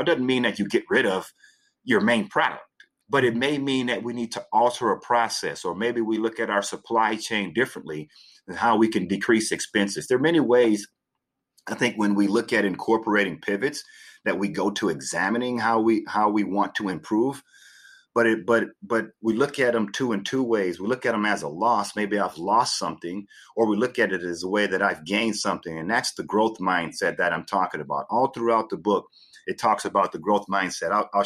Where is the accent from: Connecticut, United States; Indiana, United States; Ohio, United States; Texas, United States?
Texas, United States; So funny, in the early 90s, as growing up in Texas, the Houston Rockets were a big favorite team of mine.